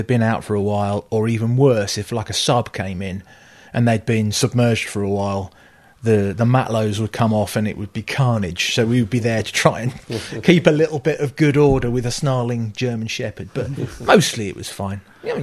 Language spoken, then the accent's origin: English; South East England, United Kingdom; we moved down south, down to Kent. I grew up in Kent.